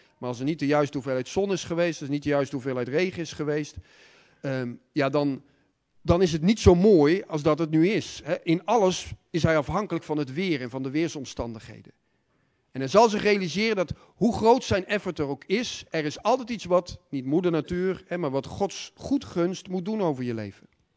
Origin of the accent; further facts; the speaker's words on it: Breda, North Brabant, Netherlands; now in Dordrecht, Netherlands; Ik niet natuurlijk, want ik kom oorspronkelijk uit Breda.